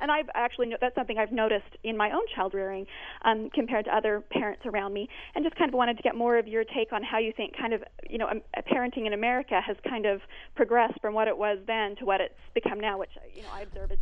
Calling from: Greensboro, North Carolina, United States; I'm currently raising three young boys in the United States

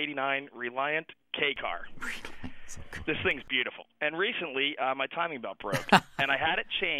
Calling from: Lexington Park, Maryland, United States; Hey, guys … I'm calling you from Lexington Park, Maryland.

